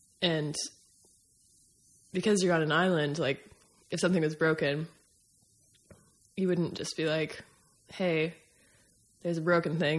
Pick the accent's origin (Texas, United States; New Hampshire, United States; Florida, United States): New Hampshire, United States; Somersworth; also born or lived in Berwick, Maine, United States; But yeah, I grew up in Somersworth and Berwick.